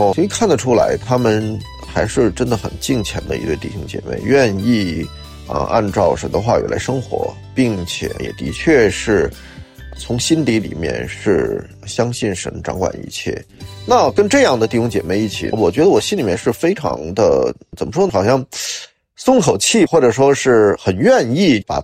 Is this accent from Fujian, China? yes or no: no; Beijing, China; 那对于我一个在北方长大的，在京城长大的这么一个小孩来讲